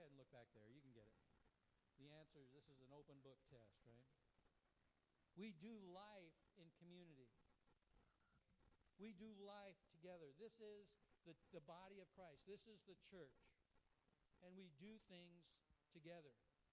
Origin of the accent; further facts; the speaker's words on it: Kodiak, Alaska, United States; And I grew up in Kodiak in small churches.